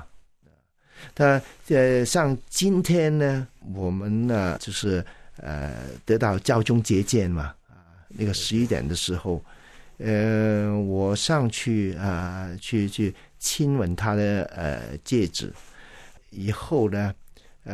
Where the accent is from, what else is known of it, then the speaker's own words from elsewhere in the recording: Hong Kong; 他立刻就知道我是中国的香港的，